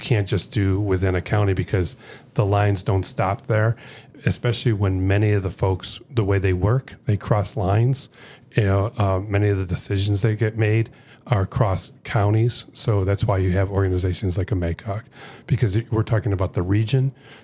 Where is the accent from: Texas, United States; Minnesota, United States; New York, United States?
New York, United States; Buffalo; I'm originally from Buffalo, so I'm a hardcore Buffalo Bill recovering fan as well as a Sabre fan.